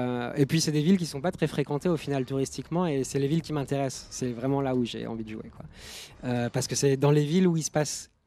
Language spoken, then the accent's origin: French; France; que je suis français et que je suis pas la personne qui croit que je suis.